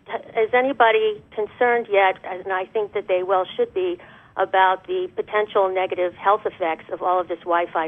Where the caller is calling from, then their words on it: Rhode Island, United States; I'm calling from Rhode Island.